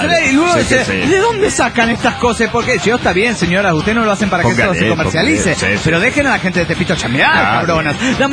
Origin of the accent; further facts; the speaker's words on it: Potosí, Bolivia; Hola amigos … de Potosí, Bolivia.